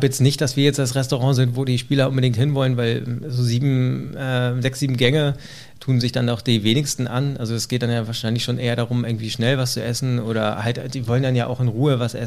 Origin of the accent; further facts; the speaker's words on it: Hamburg, Germany; Also tatsächlich, ich bin ja gebürtiger Hamburger.